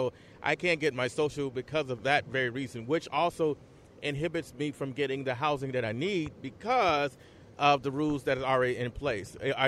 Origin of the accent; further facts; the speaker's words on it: Chicago, Illinois, United States; now in Los Angeles, United States; I'm from Chicago, and the COVID-19 has made it very difficult for me to get my birth certificate.